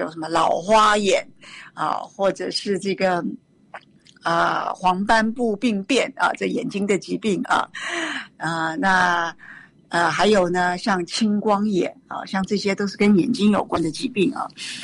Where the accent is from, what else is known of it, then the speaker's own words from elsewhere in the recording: Taiwan; 我们在台湾，我们台湾人呢